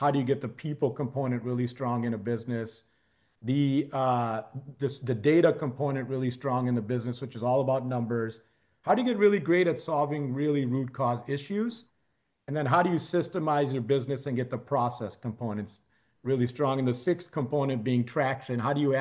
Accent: Chicago, Illinois, United States; And I'm from Chicago, so we have this Midwest nice that's about a lot of us, right?

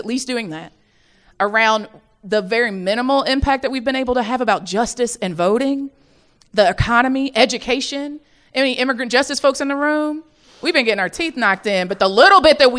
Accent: the South, United States; But I can tell you again, as a Southerner, that preemption is real.

